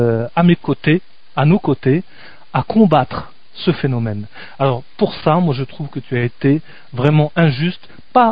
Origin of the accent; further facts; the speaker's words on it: Casablanca, Morocco; born there; Tu sais que moi, je suis né à Casablanca. Je suis né au Maroc.